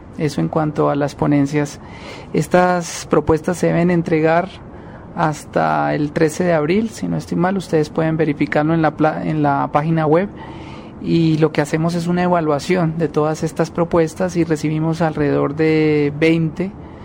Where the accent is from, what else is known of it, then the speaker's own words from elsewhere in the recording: Colombia; podemos también como colombianos ofrecer una respuesta a la criminalidad mundial.